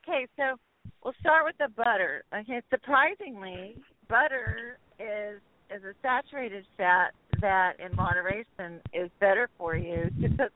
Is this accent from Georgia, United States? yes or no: yes; Georgia, United States; also born or lived in Alabama; I grew up in the South, so I grew up in Georgia and Alabama